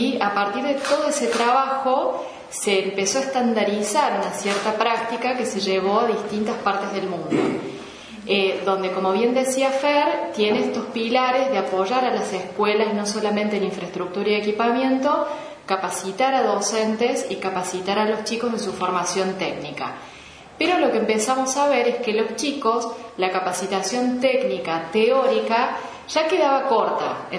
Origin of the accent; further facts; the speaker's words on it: Argentina; Y uno como argentino se siente orgulloso